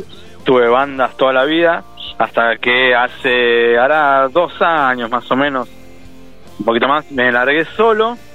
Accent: Caseros, Buenos Aires Province, Argentina; Yo soy de Caseros, acá en el conurbano bonaerense. Así que estoy acá hablando desde acá de Caseros

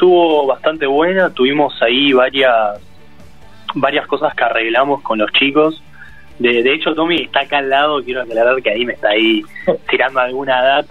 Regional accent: Palomar, Buenos Aires Province, Argentina; Nosotros somos de zona oeste, es un rejunte ahí de lado. Yo por lo particular soy de Palomar.

